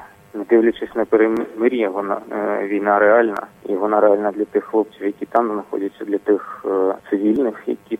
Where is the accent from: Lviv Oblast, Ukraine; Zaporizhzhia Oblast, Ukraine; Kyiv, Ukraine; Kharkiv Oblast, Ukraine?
Zaporizhzhia Oblast, Ukraine; Zaporizhzhia; Я сам з Запоріжжя.